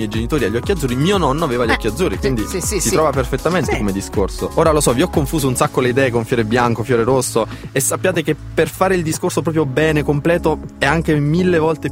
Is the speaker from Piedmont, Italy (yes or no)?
no; Molise, Italy; poi tipo io che ho gli occhi azzurri, sono mancino, sono del Molise.